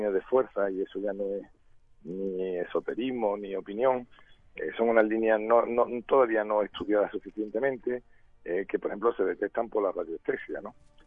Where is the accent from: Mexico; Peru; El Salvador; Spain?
Spain; Pues no somos conscientes los españoles de qué estamos hablando.